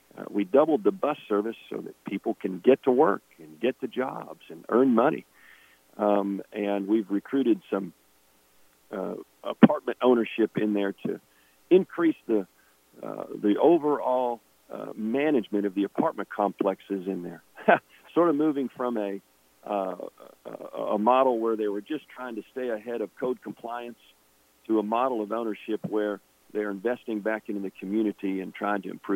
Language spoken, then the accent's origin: English; Fort Worth, Texas, United States; Well, just real quickly, I grew up here in Fort Worth.